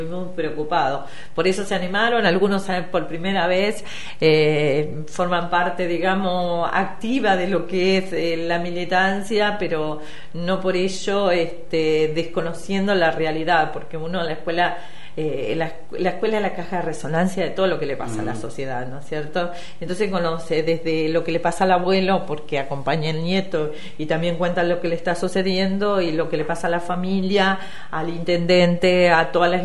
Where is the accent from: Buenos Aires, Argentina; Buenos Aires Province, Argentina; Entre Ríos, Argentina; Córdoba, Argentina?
Entre Ríos, Argentina; Villa Clara; Yo soy de Villa Clara, departamento de Villahuay, donde 32 años estuvimos intentando y trabajando para recuperar el municipio.